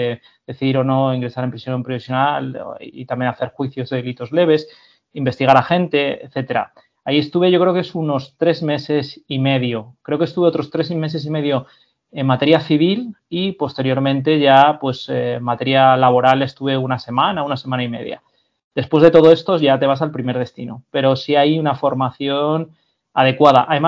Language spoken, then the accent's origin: Spanish; Salamanca, Castile and León, Spain; also born or lived in Madrid; yo, por ejemplo, que soy de Salamanca y que vivía en Madrid, me tuve que ir a Galicia, son muchos kilómetros